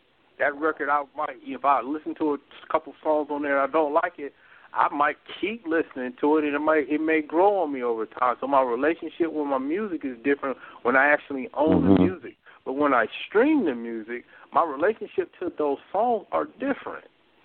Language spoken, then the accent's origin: English; Columbus, Ohio, United States; now in California, United States; I remember I grew up in Columbus, Ohio. When I moved to California, I drove in my car.